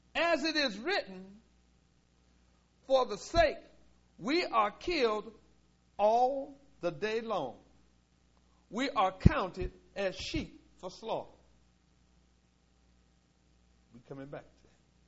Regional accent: Willard, United States; I'm from Willard, though. I don't see much.

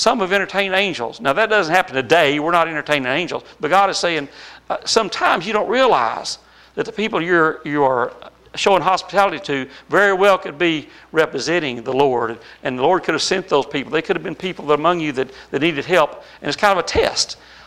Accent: the South, United States; I feel so fortunate because I was raised in the South.

